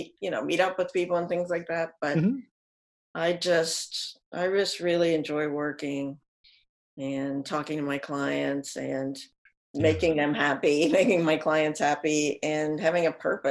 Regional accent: Pennsylvania, United States; She was born in May and I was born in June. Uh-huh. And we lived next to each other, next door neighbors, uh-huh. for years and years. And she's still in central Pennsylvania

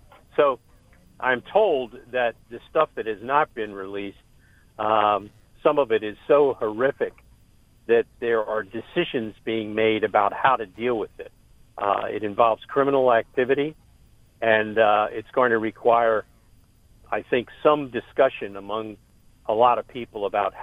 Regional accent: Delaware, United States; I'm from Delaware. I have a lot of contacts in Delaware

